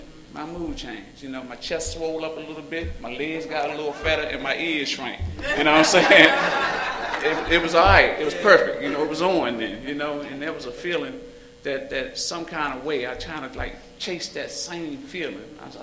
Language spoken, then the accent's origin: English; Washington, District of Columbia, United States; You know, I'm the youngest of 12 kids. I grew up in Southeast D.C.